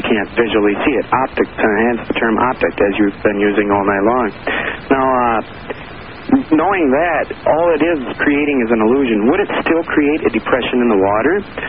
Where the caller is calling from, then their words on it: St. Paul, Minnesota, United States; Hey, I'm calling from St. Paul, Minnesota, KSTP area.